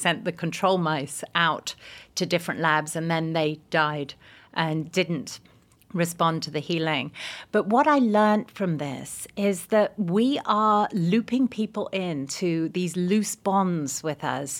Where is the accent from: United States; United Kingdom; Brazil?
United Kingdom; England; I'm English. I'm watching Britain become fearful and contract in the same way.